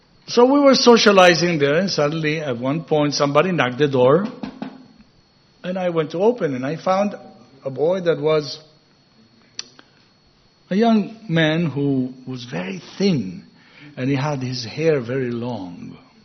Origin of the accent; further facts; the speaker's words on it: Venezuela; also born or lived in Israel; My father was from Vienna, my mother from Czech Republic. I was born in Israel, grew up in Venezuela, and I'm a Hare Krishna devotee.